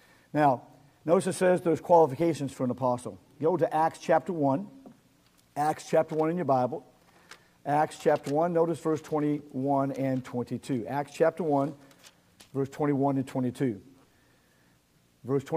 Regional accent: Secaucus, Missouri, United States; I grew up in Secaucus, Missouri.

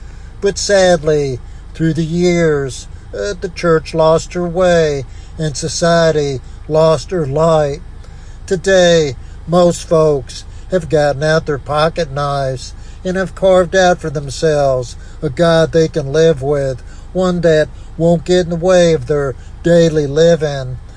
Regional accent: United States; I grew up in America in the 1950s

